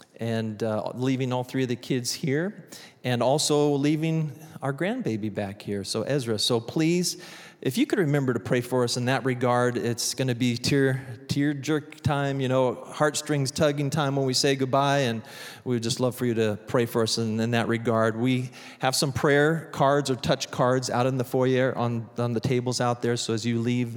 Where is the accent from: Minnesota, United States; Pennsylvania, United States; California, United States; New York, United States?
California, United States; My wife and I hail from the Northwest. I grew up in California, and Debbie grew up in Washington State, and previously we pastored in Washington.